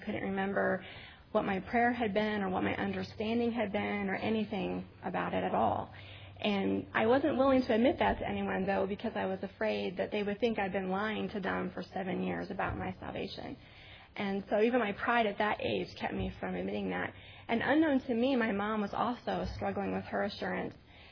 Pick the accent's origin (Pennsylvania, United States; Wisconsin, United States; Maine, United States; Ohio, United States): Wisconsin, United States; Milwaukee; born there; I was born in Milwaukee, Wisconsin, and I was born into a Catholic family, but it was really by name only and not by practice in any way.